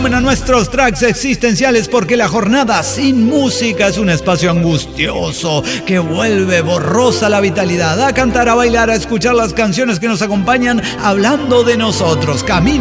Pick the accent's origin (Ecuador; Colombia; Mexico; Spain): Mexico; Chihuahua; now in Ciudad Juárez, Mexico; Yo soy originario de Chihuahua, Chihuahua.